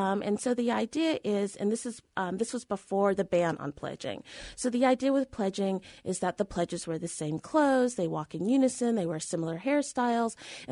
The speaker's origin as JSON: {"language": "English", "town": "San Jose", "region": "California", "country": "United States", "tie": "born or raised there", "said": "We grew up in California, San Jose, California, in a suburb predominantly white."}